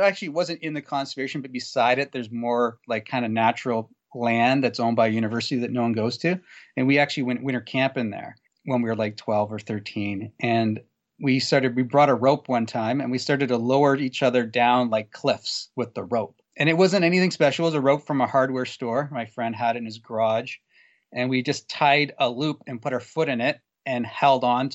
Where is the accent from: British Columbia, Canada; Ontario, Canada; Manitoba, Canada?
Ontario, Canada; Guelph; Sorry, I grew up in Guelph, which is probably about 20 minutes south of Elora.